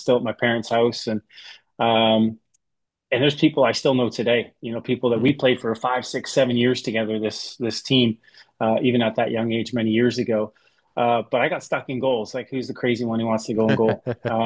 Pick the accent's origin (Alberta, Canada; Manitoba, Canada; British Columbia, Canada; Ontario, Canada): Ontario, Canada; I grew up in a family of faith. My parents came to Canada from the Netherlands.